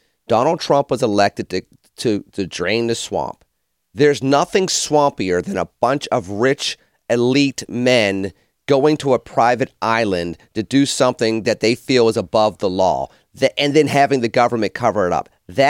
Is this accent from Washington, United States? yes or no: no; Penn Hills, Pennsylvania, United States; I'm a dude from Penn Hills.